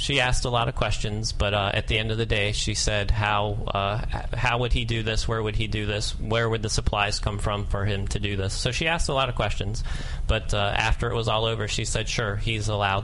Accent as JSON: {"language": "English", "region": "Maryland", "country": "United States", "tie": "born or raised there", "said": "I grew up in Maryland, born and raised here. I went to the University of Maryland as well."}